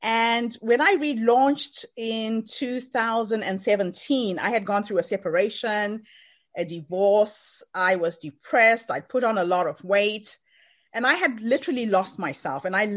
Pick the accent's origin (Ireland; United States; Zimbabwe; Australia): Zimbabwe; moved away as an adult; So I'm from Zimbabwe originally, moved to South Africa to get my first degree.